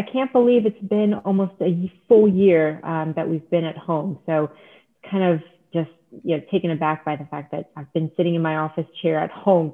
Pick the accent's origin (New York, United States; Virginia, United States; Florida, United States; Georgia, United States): Florida, United States; also born or lived in Haifa, Israel / California; I lived in California for a few years before my family moved to Florida, where I pretty much grew up. Went to the University of South Florida for my bachelor's degree and master's degree.